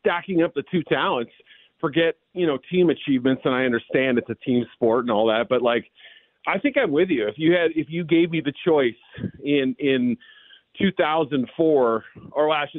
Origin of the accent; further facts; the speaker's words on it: New England, United States; because I grew up in New England and remember him all too well